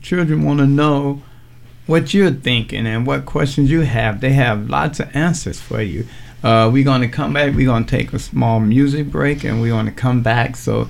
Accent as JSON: {"language": "English", "town": "Chicago", "region": "Illinois", "country": "United States", "said": "I don't know, I'm from Chicago."}